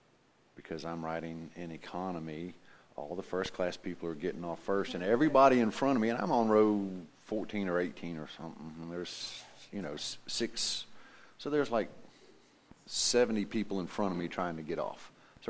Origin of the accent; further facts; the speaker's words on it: South Carolina, United States; I'm from South Carolina, and I'm going to Anchorage.